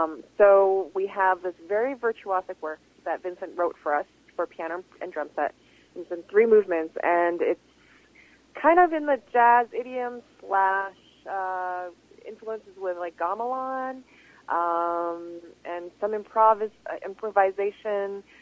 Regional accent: Vancouver, British Columbia, Canada; moved away as an adult; also born or lived in New York, United States; I was born in Vancouver and I grew up there until I left and moved to New York for school.

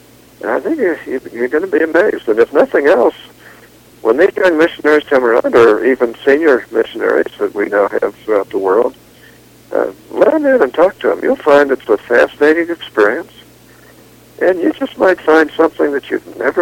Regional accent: Pittsburgh, Pennsylvania, United States; I was raised in poverty in Pittsburgh, Pennsylvania. My dad was a building tradesman. I learned his trade.

